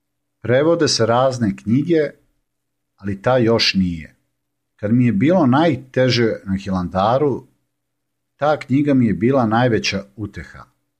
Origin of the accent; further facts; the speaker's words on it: Duboka, Southern and Eastern Serbia, Serbia; now in Lepavina, Croatia; a rodom sam iz istočne Srbije, iz mesta Duboka, kod Kučeva